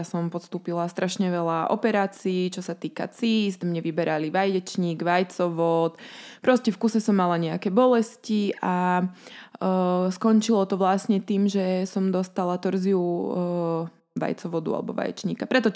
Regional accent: Poprad, Prešov Region, Slovakia; áno, ja som z Popradu originálne

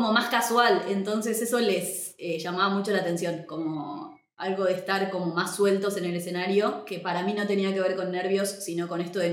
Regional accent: Argentina; la identidad en cuanto a nosotros como latinoamericanos, a nosotros como argentinos

